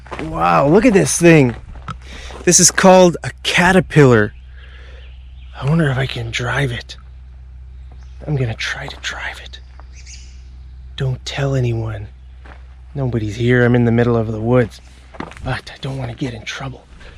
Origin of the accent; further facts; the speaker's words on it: Alberta, Canada; I'm from Alberta, and people from Alberta like to eat steak.